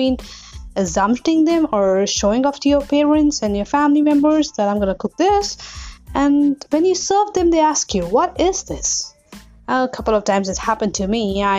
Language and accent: English; India; And as we are in India, I'm from India